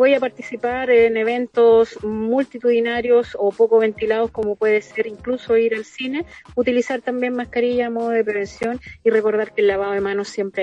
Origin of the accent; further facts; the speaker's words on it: Ñuñoa, Santiago Metropolitan Region, Chile; Mi corazón es ñuñoíno, me crié en Ñuñoa